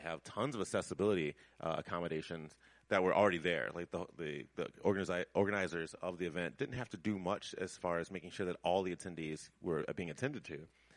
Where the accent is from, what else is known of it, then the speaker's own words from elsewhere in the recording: Chicago, Illinois, United States; so I'm originally from Chicago, which is also Midwest, but it's kind of a different type of Midwest, a lot more contemporary.